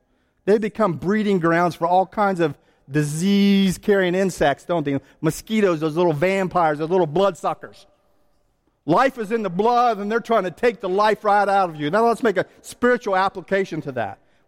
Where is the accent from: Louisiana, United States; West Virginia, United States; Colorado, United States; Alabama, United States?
West Virginia, United States; I grew up here in West Virginia, and you have streams